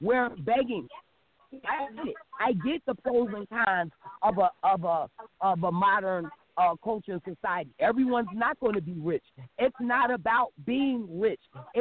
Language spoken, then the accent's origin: English; Philadelphia, Pennsylvania, United States; I'm from Philly, and the water is the best.